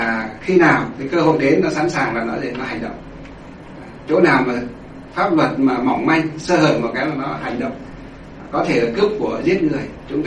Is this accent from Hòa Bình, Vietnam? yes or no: yes; Thanh Lương, Hòa Bình, Vietnam; Thanh Lương, Kim Bôi, Hòa Bình, bây giờ là Thanh Lương, Lương Sơn, Hòa Bình, ngay trong quê chúng tôi, mà ở ngay cùng xã luôn.